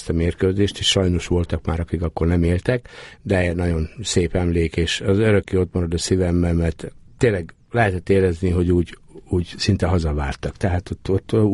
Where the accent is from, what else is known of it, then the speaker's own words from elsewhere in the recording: Emőd, Borsod-Abaúj-Zemplén, Hungary; born there; Nem, én Emődön születtem. Emődön születtem